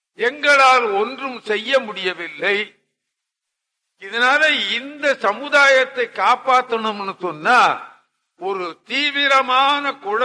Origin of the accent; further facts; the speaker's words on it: Veerakkan, Tamil Nadu, India; நான் பிறந்த ஊர் நன்னிலத்துக்கு அருகாமையில வீராக்கன் என்று ஒரு கிராமம், அந்த ஊர்ல படித்தேன்.